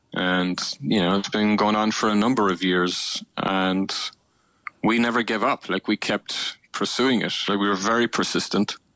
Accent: Fermoy, Munster, Ireland; It was in Fermoy, County Cork. It was in my hometown.

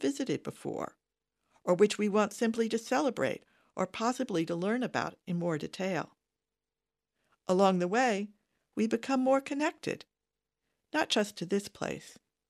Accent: Maryland, United States; in my hometown in Maryland on the other side of the Atlantic.

